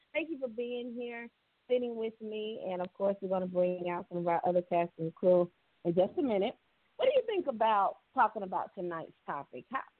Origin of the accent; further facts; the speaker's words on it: Tuskegee, Alabama, United States; if any of you all can make it to Tuskegee, Alabama, which is my hometown